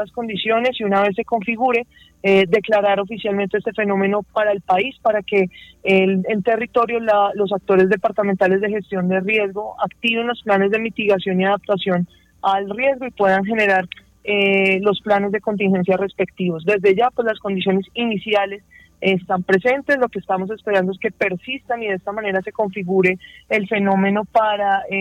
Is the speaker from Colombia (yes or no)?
yes; Colombia; esto refleja la calidad de vida de nosotros como colombianos